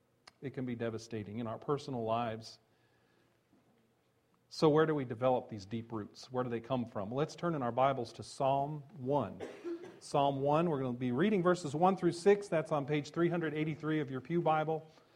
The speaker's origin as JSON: {"language": "English", "region": "New Jersey", "country": "United States", "said": "Now, this has been a very tough week for my home state of New Jersey, as you have seen from the news."}